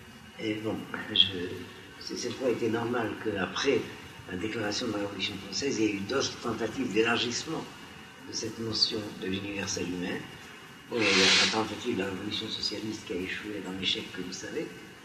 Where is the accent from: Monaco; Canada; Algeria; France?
Algeria; je me souviens de cette expérience en tant que petit Algérien de l'Ouïe, parce que, en tant que juif